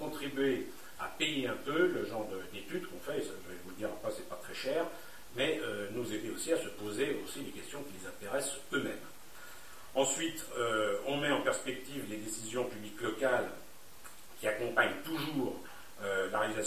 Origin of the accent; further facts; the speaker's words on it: France; On est français, le colbertisme, ça a existé